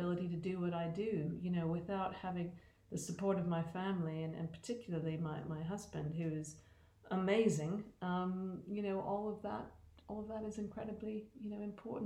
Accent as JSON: {"language": "English", "town": "Halifax", "region": "Nova Scotia", "country": "Canada", "said": "coming from a relatively small part of the world. I mean, it's a city, not a town, but I'm from Halifax in Nova Scotia. And in my family, you know, we didn't have passports. No one had been to university."}